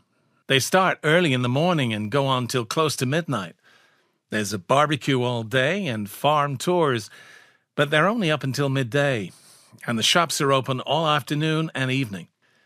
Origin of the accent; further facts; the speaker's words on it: Wisconsin, United States; all about a food festival that's really important to us in my hometown, a little shoot in Wisconsin.